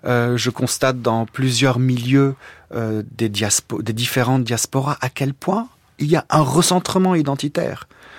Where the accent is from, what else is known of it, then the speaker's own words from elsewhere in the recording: Lebanon; puisque je suis libanais d'origine